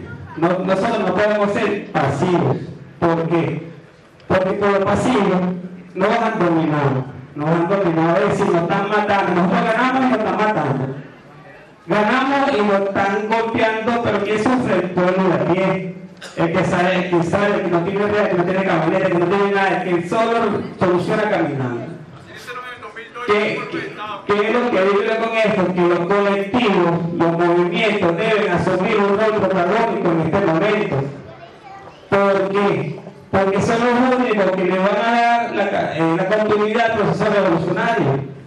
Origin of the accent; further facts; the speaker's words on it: Caracas, Capital District, Venezuela; Quiero empezar diciendo que soy un malandro caraqueño. Caribe caraqueño.